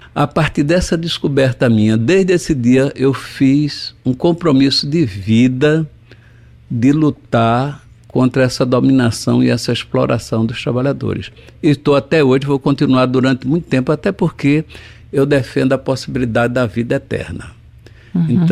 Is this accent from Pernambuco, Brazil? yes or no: yes; Olinda, Pernambuco, Brazil; eu, na verdade, nasci em Beberibe, Olinda, ali por trás da igreja de Beberibe, Olinda. Depois moramos aqui em Salgadinho